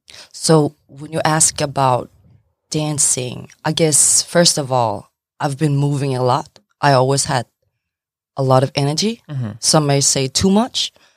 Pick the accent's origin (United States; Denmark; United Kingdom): Denmark; Frederikshavn, North Denmark Region; from my hometown, like Frederikshavn in Denmark, in the northern part of Denmark, a small town